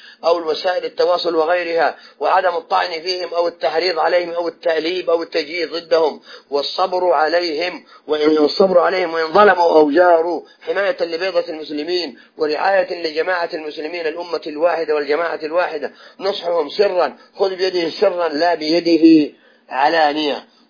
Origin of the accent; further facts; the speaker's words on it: Saudi Arabia; بلادنا المملكة العربية السعودية